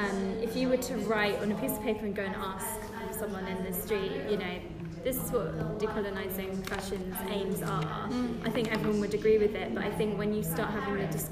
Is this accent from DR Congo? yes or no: no; England, United Kingdom; I'm growing up in England and I didn't know anything we were talking about